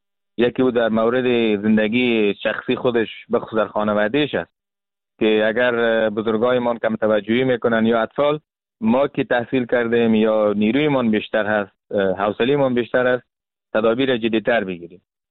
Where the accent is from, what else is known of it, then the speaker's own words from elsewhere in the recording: Afghanistan; به عنوان یک مسلمان، به عنوان یک افغان